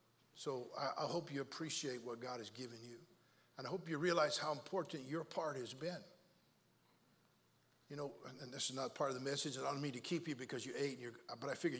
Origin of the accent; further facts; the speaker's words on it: California, United States; I am a Californian, born and raised in California. I love how Southern Californians drive.